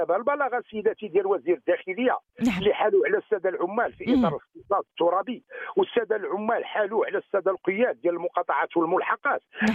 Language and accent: Arabic; Morocco; احنا كمغاربه ارباب حمامات